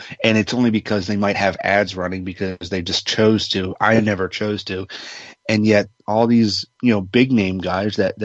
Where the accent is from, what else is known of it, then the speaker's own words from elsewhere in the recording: Maryland, United States; I mean, I never really lived around DC, but I'm originally from Maryland.